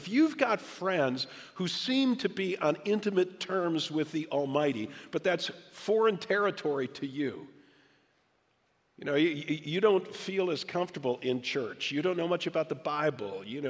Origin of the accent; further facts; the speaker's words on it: Midwest, United States; moved away as an adult; Well, a few months after Sue and I got married, we moved from the Midwest, where we had both grown up, to the Boston area, and whoa, did we feel like outsiders.